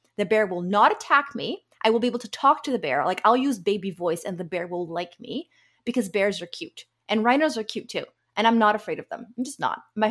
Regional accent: South Africa; I'm a Filipino South African who's been going on safari since I was 7.

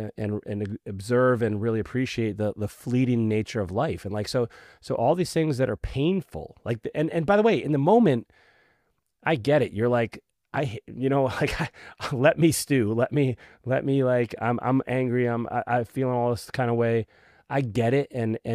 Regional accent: Raleigh, North Carolina, United States; born or raised there

